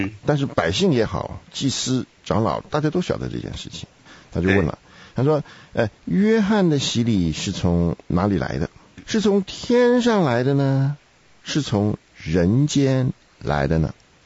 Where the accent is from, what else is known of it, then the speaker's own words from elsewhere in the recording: China; 我们中国人一看到这个天，就有种种的想象